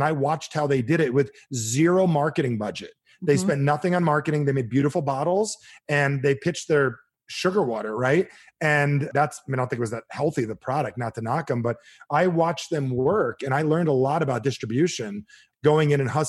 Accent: New Jersey, United States; I had a college roommate and I'm from Jersey.

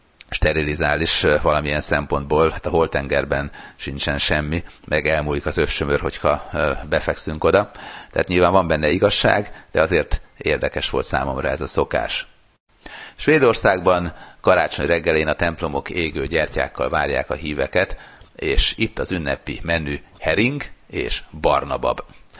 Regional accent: Sopron, Győr-Moson-Sopron, Hungary; born there; és én Sopronba születtem, ahol másodikas voltam, és már tudtunk németül.

